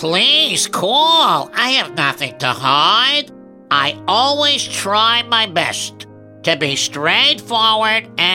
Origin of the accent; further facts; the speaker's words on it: New York, United States; I quit my job and headed back to my hometown, New York.